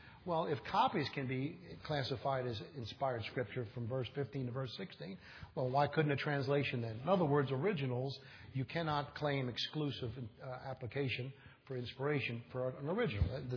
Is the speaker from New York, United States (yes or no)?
yes; Manhattan, New York, United States; I grew up in Manhattan, had paper routes and all the big skyscrapers when I was a little kid.